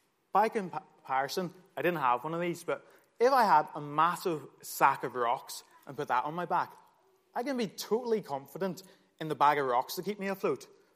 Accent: Ireland; So for me in particular, being an Irishman, I really struggle with the idea that whoever includes English rugby fans.

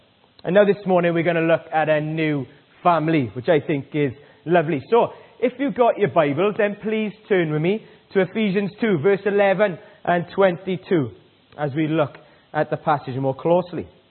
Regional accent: Wales, United Kingdom; I love my country and I love my church. We as Welsh people are not great travellers at times.

